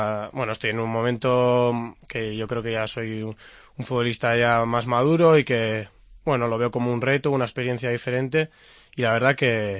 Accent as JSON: {"language": "Spanish", "region": "Navarre", "country": "Spain", "said": "yo soy navarro y él es vasco"}